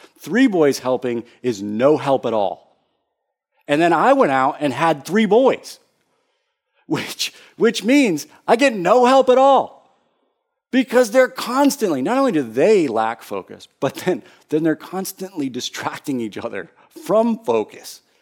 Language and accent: English; Tuscaloosa, Alabama, United States; some of her experiences growing up in Chicago and what she experienced and what I experienced in Tuscaloosa, Alabama, and some of those moments and situations.